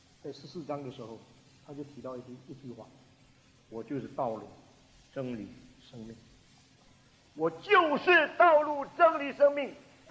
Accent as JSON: {"language": "Chinese", "country": "China", "said": "我们中国人讲道很像道，道。"}